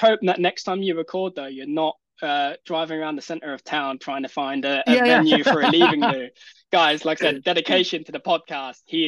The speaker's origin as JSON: {"language": "English", "country": "United Kingdom", "said": "We accept it as British people that that's their initial design ethos, and I think it's great."}